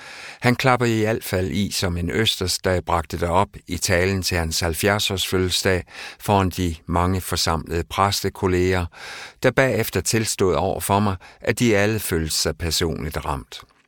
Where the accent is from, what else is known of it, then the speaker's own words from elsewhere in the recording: West Jutland, Denmark; hele jantelovsundertrykkelsen, vi voksede op med i Vestjylland.